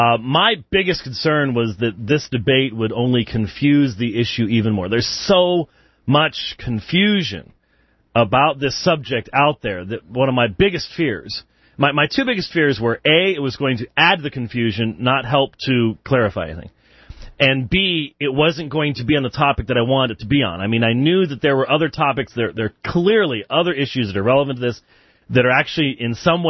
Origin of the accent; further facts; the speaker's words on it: Scotland, United Kingdom; I'm Scottish, for crying out loud.